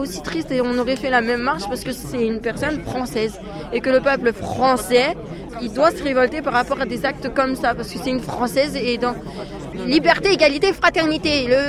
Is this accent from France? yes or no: yes; France; Nous, on est Français, on a été éduqués dans la mentalité française.